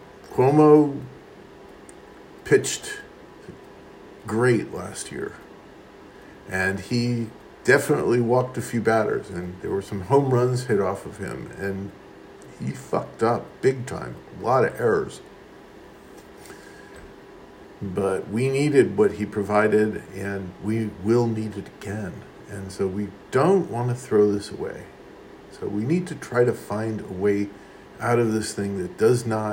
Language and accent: English; New York City, New York, United States; also born or lived in California; I come from Queens, and so does this guy. I'm 3 years older than he is. So I come from Queens, grew up in Queens at the same time he did, not very far away.